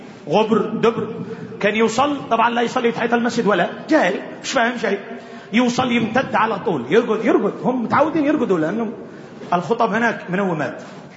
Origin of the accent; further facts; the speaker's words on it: Yemen; خاصة عندنا في اليمن